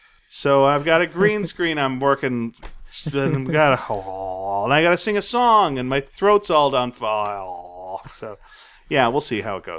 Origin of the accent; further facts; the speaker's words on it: Canada; I'm Canadian.